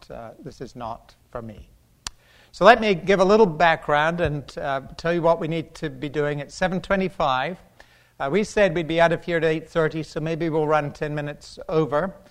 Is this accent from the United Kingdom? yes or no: yes; United Kingdom; I think far more than in my home country of Great Britain